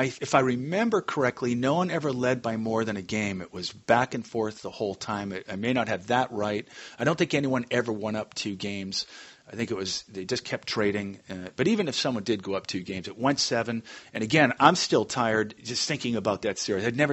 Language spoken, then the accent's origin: English; Boston, Massachusetts, United States; Because when I was a kid growing up in Boston, we did hit those temperatures in the winter.